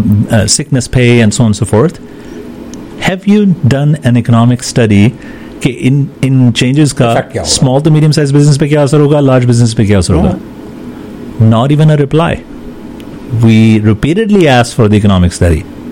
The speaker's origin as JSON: {"language": "English", "country": "Pakistan", "tie": "born or raised there", "said": "I remember growing up in Pakistan"}